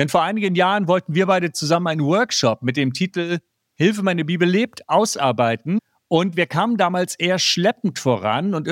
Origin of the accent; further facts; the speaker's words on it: Hamburg, Germany; aus Hamburg